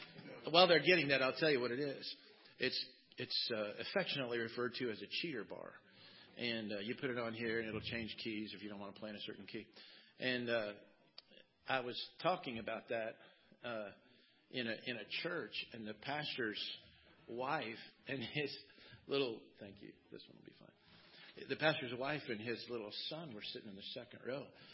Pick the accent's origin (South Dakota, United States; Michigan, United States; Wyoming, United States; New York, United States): Wyoming, United States; Cody; I grew up in Cody, Wyoming, as I mentioned a minute ago. And we still had parades on the 4th of July.